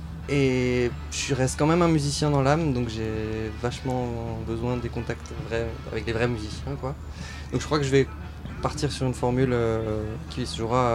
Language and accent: French; Brittany, France; j'ai fait de la musique traditionnelle, un peu celtique, parce que je suis breton.